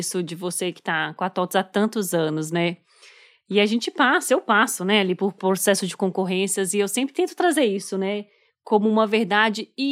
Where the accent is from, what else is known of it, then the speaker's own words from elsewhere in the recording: Minas Gerais, Brazil; E como uma boa mineira, você tem razão.